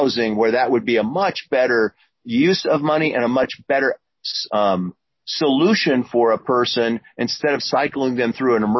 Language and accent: English; Puyallup, Washington, United States; I'm from Puyallup, was always very proud of the fact that the churches in Puyallup, of which I have attended a few, did the Freezing Nights program.